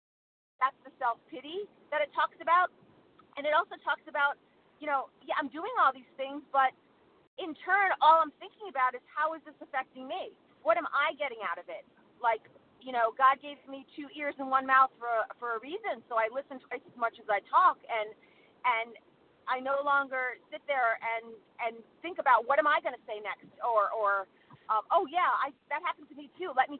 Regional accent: New Jersey, United States; I'm actually from South Jersey on a road trip to see my college boy in Pittsburgh.

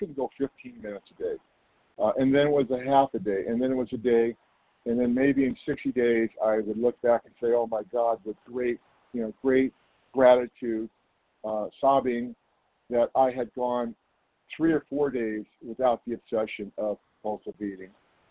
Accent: California, United States; I'm from California.

